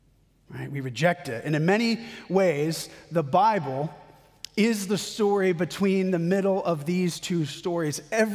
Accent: The Woodlands, Texas, United States; hometown I'm from, the Woodlands. I had this sticker on it for years, and everything came off except my hometown, and I've just left it on there. This is the place that I go back to when I need to hear from God.

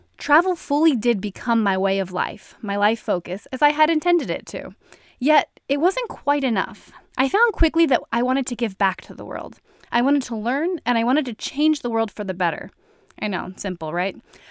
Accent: Richmond, Virginia, United States; I grew up in Richmond, Virginia, and I had never left the East Coast of the United States until I was about 20 years old.

